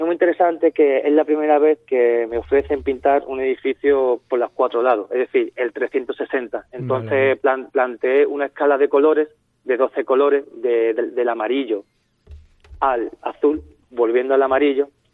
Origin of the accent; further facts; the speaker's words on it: Málaga, Andalusia, Spain; Bueno, yo soy andaluz, soy de Málaga